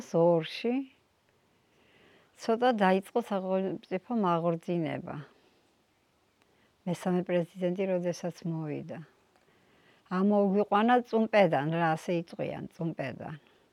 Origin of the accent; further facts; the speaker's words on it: Tskaltubo, Imereti, Georgia; born there; დავიბადე სოფელ წყალტუბოში 1952 წელს.